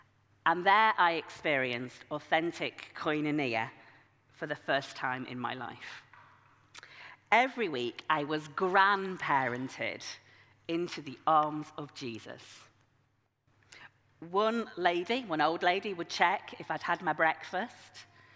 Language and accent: English; Yorkshire and the Humber, United Kingdom; I grew up in Yorkshire, the place where God comes from.